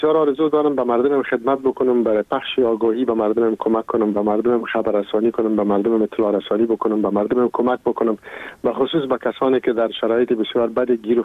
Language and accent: Persian; Afghanistan; moved away; شخص خودم تقریبا حدود 1-2 سال میشه که من از بیرون از افغانستان هستم